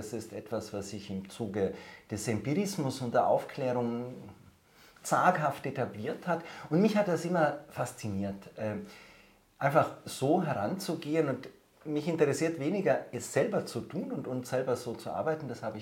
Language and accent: German; Prad am Stilfser Joch, Trentino-Alto Adige, Italy; Ich bin aufgewachsen in Prad am Stülzer Joch im Finchgau, habe dort die Kindheit und Jugendzeit verbracht, die Grundschule, die Mittelschule. Das war eine schöne Zeit, einfach so in einem Südtiroler Dorf, wie man sich das so vorstellt, also ein sehr, sehr ländliches Dorf